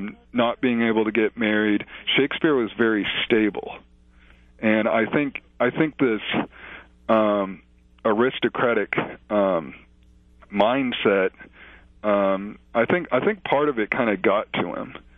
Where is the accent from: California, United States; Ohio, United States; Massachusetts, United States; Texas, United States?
Texas, United States; Dallas; I'm originally from Dallas, so I'm a Cowboys fan.